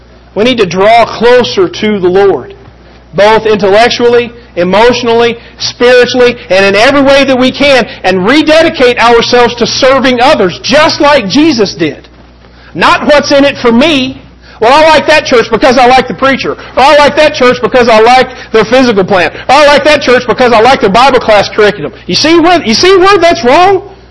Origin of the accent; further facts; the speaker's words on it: the South, United States; see, I'm from the South and I know what that means.